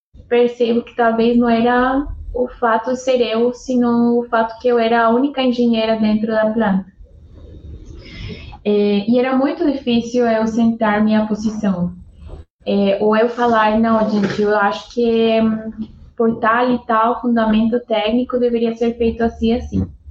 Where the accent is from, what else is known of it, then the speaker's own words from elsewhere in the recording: Colombia; Portuguese is a second language; no meu caso, eu iniciei como engenheira de processo em uma planta lá na Colômbia. Eu sou colombiana.